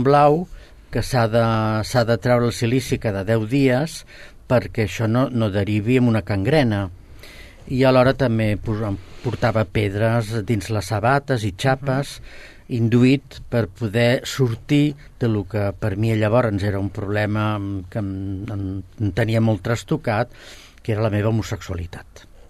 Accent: Barcelona, Catalonia, Spain; Jo sóc barceloní del barri de Sant Antoni

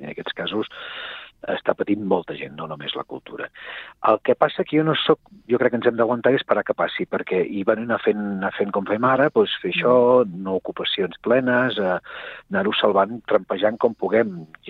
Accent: Sabadell, Catalonia, Spain; a mi m'agrada dir-ho que soc de Sabadell.

